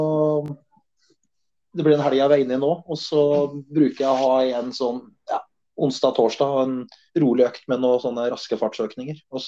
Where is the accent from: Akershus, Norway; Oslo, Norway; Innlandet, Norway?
Oslo, Norway; Jeg er oppvokst i Oslo